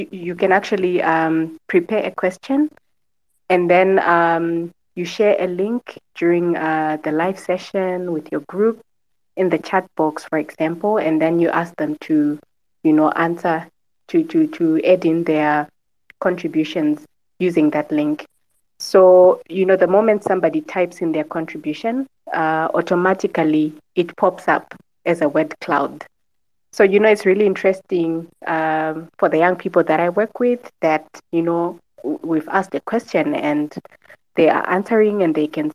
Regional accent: Zimbabwe; and I'm from Zimbabwe.

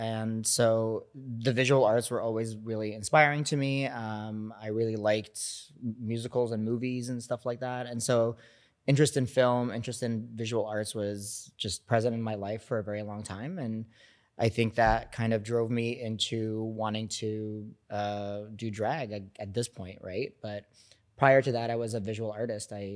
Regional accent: Kuwait; moved away as an adult; also born or lived in Alexandria, Egypt; now in Montreal, Canada; I was born in Alexandria in Egypt to Egyptian and Palestinian parents. I grew up there for a little while, and then we moved to Kuwait for like my formative years. So I think it was like a good 10 years before I left.

